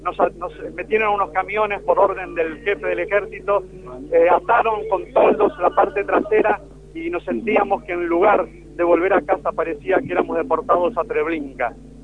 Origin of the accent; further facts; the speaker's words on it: Argentina; que hacen a la identidad de una nación como no somos nosotros los argentinos.